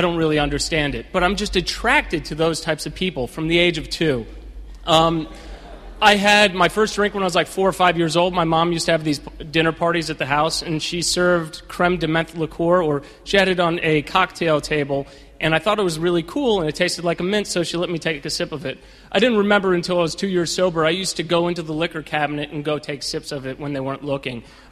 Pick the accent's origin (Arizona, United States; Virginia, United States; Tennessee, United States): Virginia, United States; Newport News; I'm from Newport News, Virginia. I was born there. I'm the product of a dentist and a fashionista, and they got together and moved to Virginia, and they had me.